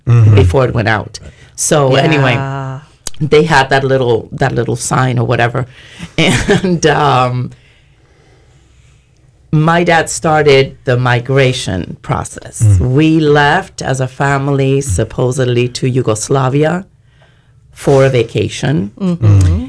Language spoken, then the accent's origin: English; Havana, La Habana, Cuba; I was brought up differently in the sense I came to a family that was very poor. We lived in Havana, and I was born in Havana, Cuba.